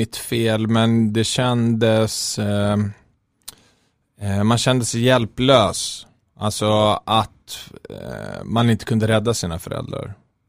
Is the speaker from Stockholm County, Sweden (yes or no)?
yes; Akalla, Stockholm County, Sweden; Men för mig var det bara jag var uppväxt i Akalla.